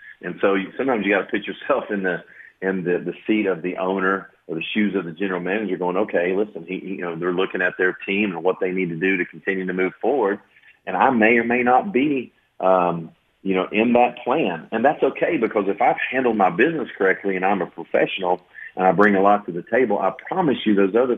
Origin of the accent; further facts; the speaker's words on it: Knoxville, Tennessee, United States; now in Lexington, United States; we've been here now 9 years, and I'm from Knoxville, Tennessee.